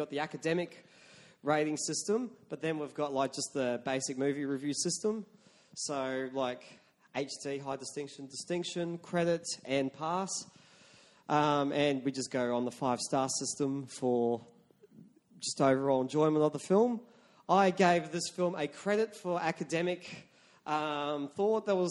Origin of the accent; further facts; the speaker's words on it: King Island, Tasmania, Australia; When you go back to my hometown of King Island, you can eat a crayfish.